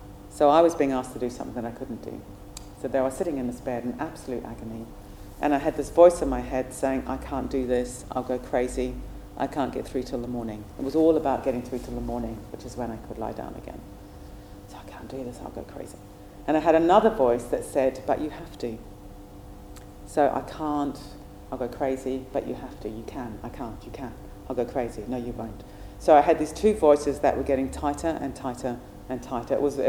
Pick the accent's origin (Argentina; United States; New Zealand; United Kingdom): New Zealand; So I was brought up in New Zealand. I was very sporty, very outdoorsy, did a lot of mountain climbing